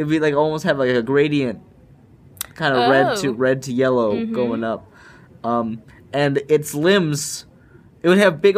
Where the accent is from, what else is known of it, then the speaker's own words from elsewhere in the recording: Cleveland, Ohio, United States; I'm from Cleveland, Ohio.